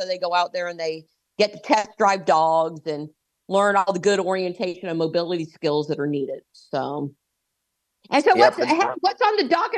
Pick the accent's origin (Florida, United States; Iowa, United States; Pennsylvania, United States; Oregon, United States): Florida, United States; also born or lived in Little Rock / Texas / Alaska; I grew up in Central Florida, so I know hurricanes, I know tornadoes, I know hot. I lived in Little Rock. I've lived in Texas. I've lived in Alaska.